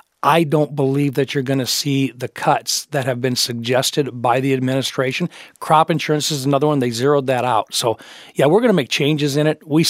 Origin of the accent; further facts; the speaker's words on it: South Dakota, United States; In fact, in my home state of South Dakota, they're already projecting increases of an additional 40%.